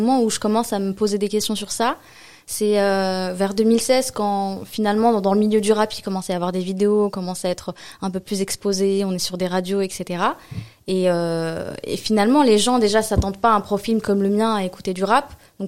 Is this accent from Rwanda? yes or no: no; Morocco; Je suis marocaine, moi.